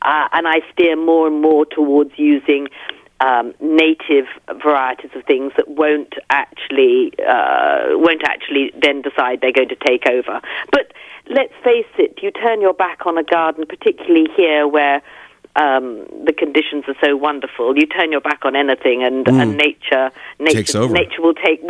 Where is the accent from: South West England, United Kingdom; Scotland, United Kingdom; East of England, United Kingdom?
East of England, United Kingdom; moved away; Oh, I think I come from originally Essex, England, where there is not a rock to be had.